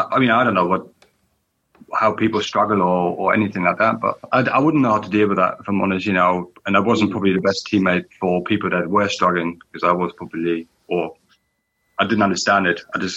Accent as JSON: {"language": "English", "town": "East Berlin", "region": "Berlin", "country": "Germany", "tie": "born or raised there", "second_language": "English", "said": "growing up in East Berlin, like you mentioned, it was very sort of, you know, your boss is your boss."}